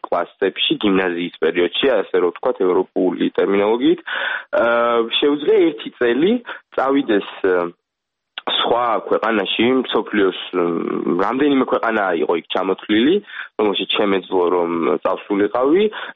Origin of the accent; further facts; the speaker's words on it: Kakheti, Georgia; მე წარმოშობით კახელი ვარ